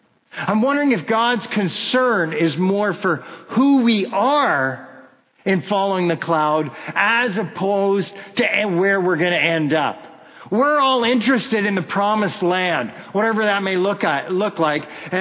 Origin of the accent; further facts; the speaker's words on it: Kitchener, Ontario, Canada; I grew up in Kitchener, Ontario